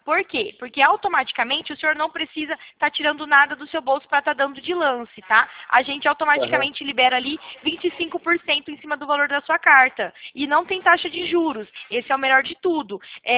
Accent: São Paulo, Brazil; Eu sou da região de Campinas.

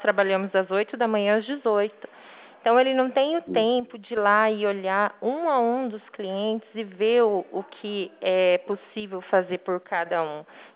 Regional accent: Santos, São Paulo, Brazil; born there; now in Foz do Iguaçu, Brazil; Eu nasci em Santos, São Paulo, mas eu vivo em Foz do Iguaçu

